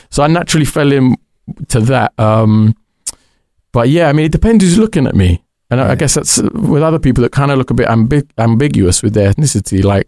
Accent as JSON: {"language": "English", "town": "Dudley", "region": "West Midlands", "country": "United Kingdom", "lives_now": "London, United Kingdom", "said": "I'm from Dudley."}